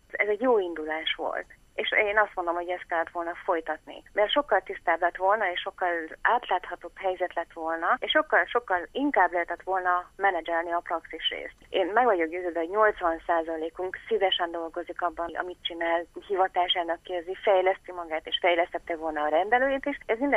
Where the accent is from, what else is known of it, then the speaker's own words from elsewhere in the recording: Székely Land, Romania; De ha én arra gondolok, hogy én Székelyföldről származom